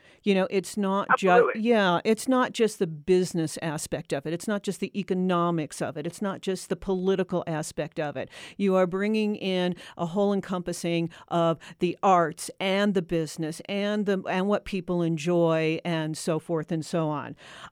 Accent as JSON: {"language": "English", "town": "Los Angeles", "region": "California", "country": "United States", "also_born_or_lived": "Chicago", "said": "I'm from big cities. I was from Los Angeles. I was from Chicago."}